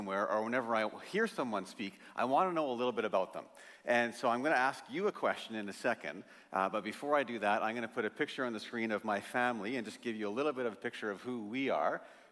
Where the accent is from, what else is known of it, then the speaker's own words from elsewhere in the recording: British Columbia, Canada; now in Abbotsford, Canada; I'm from North Central BC where, 40 below, 30 below all the time.